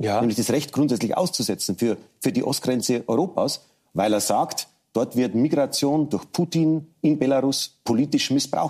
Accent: Germany; Und ich sage nochmal ausdrücklich dazu, wir als Deutsche sind nicht an der ersten Reihe der Debatte.

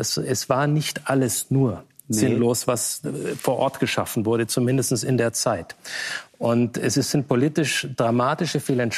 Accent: Afghanistan; Ich bin Afghanin

